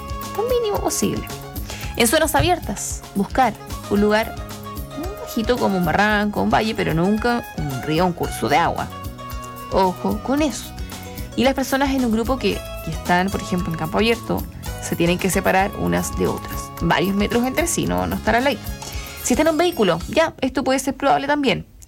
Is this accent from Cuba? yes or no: no; Chile; Como buen chileno, uno graba todo.